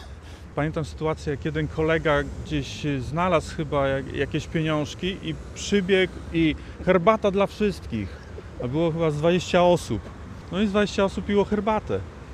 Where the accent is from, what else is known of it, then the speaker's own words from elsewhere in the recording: Szczecin, West Pomeranian Voivodeship, Poland; wychowywałem się na Golęcinie, Golęcin, Gocław, Żelechowo. To było strasznie, po prostu niebezpiecznie.